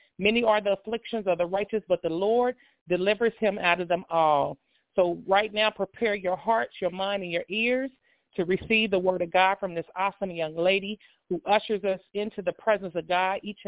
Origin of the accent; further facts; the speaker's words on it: Cincinnati, Ohio, United States; I am from Cincinnati, Ohio